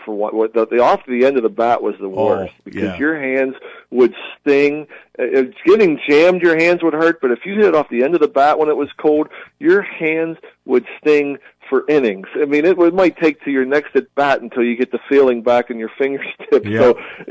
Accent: Pittsburgh, Pennsylvania, United States; Myself, growing up in Pittsburgh, I was playing in the cold water.

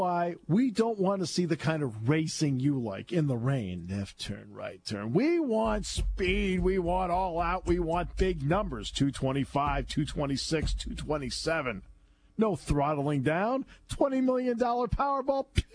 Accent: United States; Hey, I'm an American.

